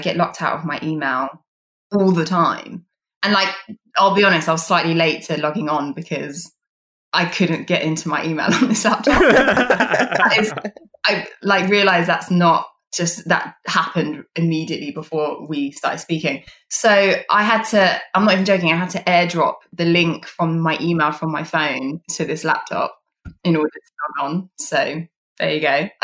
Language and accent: English; United Kingdom; I mean, as a British person and an actor